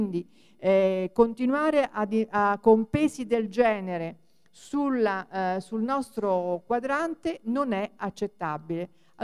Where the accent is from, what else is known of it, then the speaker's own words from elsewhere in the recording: Rome, Lazio, Italy; il mio comitato si chiama Salute e Ambiente EUR, quindi vengo dall'EUR.